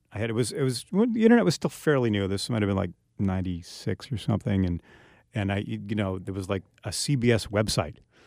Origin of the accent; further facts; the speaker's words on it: Boston, Massachusetts, United States; How many times I grew up going around Boston?